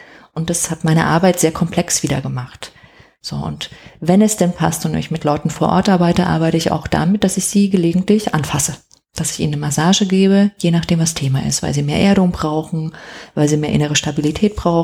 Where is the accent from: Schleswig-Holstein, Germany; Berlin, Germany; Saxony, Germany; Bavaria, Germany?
Saxony, Germany; Dresden; ich mit meinem Mann dann nach Dresden in meine Heimat gegangen, wo ich ja auch lange dann nicht gelebt hatte.